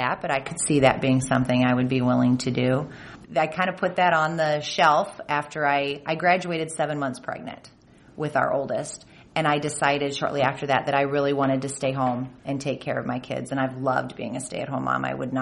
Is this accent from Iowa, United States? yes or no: yes; Ames, Iowa, United States; I grew up in Ames. I love Ames.